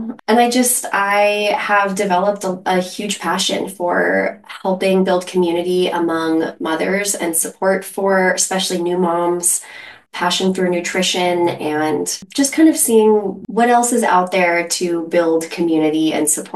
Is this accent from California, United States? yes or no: yes; California, United States; So growing up in the Bay Area, and especially in this private school environment, there was a lot of pressure to always be perfect